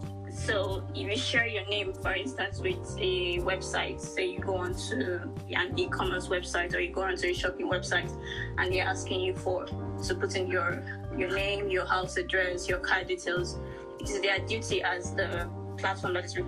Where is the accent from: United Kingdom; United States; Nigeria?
Nigeria; I'm from Nigeria and I'm currently doing a master's degree in information security.